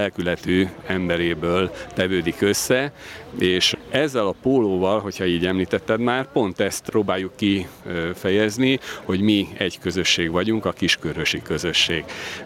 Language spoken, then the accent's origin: Hungarian; Sióagárd, Tolna, Hungary; Siolgárdról jöttem.